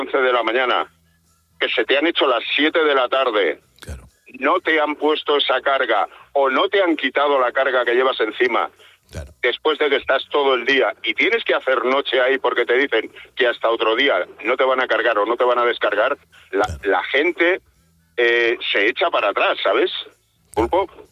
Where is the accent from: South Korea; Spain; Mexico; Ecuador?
Spain; Albacete, Castilla-La Mancha; born there; Albacete.